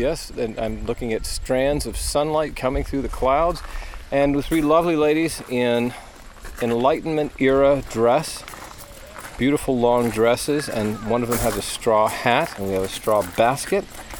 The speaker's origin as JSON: {"language": "English", "town": "Detroit", "region": "Michigan", "country": "United States", "said": "Where am I from? I'm from Michigan. I'm from Detroit."}